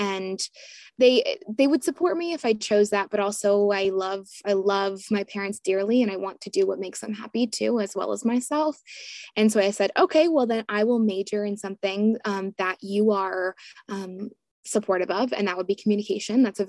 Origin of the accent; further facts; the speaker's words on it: Bristow, Virginia, United States; I am from Bristow, Virginia, so Northern Virginia.